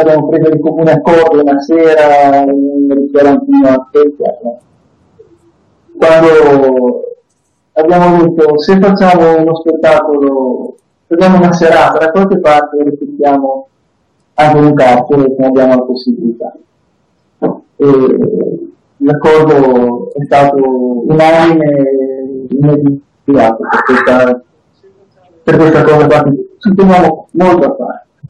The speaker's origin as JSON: {"language": "Italian", "town": "Genoa", "region": "Liguria", "country": "Italy", "said": "Sono di Genova e ho vissuto anche nelle zone dove per il Genova è cantato, e ho vissuto anche molto vicino a Carcio di Marassi"}